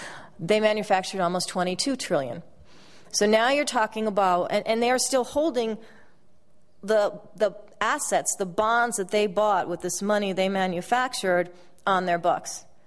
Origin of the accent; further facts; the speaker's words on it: California, United States; I'm from California. I live partly in LA and in a town called Ojai, which was affected by the Thomas Fire in December.